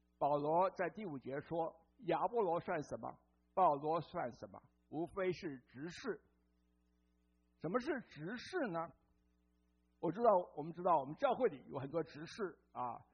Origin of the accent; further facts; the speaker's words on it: Taiwan; 那在台湾，我是来自台湾